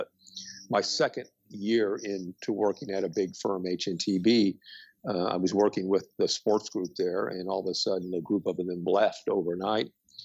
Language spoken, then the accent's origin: English; Wichita, Kansas, United States; when I was probably a young teenager growing up in Wichita, Kansas